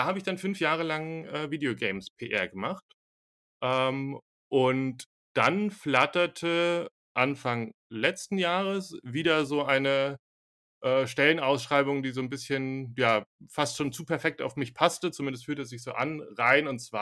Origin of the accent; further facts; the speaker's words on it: Slovenia; German is a second language; ich bin ursprünglich Slowene und es gab viel auf Slowenisch und es gab viel auf Kroatisch, was ich auch spreche.